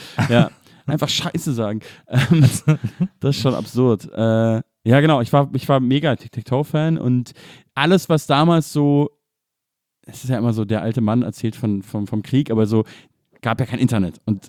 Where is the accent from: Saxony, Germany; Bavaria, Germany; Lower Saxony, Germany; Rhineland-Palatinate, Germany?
Bavaria, Germany; Munich; für mich dann auch als Münchner mega wichtig